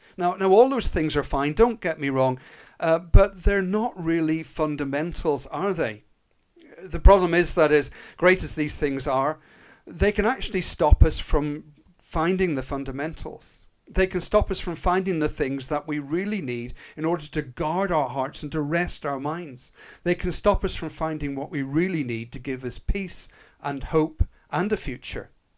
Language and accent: English; Northern Ireland, United Kingdom; as you can probably just about tell from my accent, I was brought up in Northern Ireland.